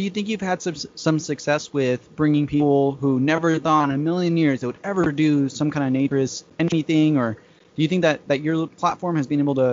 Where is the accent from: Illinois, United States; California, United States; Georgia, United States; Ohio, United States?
California, United States; You know, I'm from California, you know